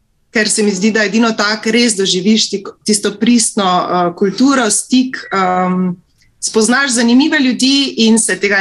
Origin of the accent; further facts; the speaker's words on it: Styria, Slovenia; now in Ljubljana, Slovenia; drugače sem Štajerka, preseljena zaradi študija, službe in kasneje ljubezni v Ljubljano. Sem mamica 3 otrok